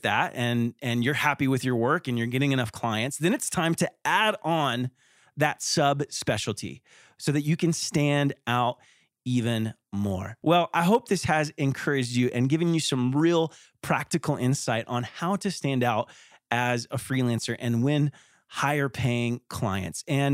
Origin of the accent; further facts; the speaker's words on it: Arizona, United States; I am your cheerleader from Arizona